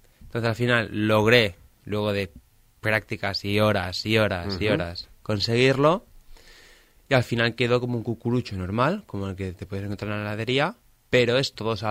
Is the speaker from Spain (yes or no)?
yes; Formentera, Balearic Islands, Spain; siempre me encanta representar de donde vengo. Aunque participe por Cataluña, yo siempre voy a decir que participo por Formentera, por Baleares.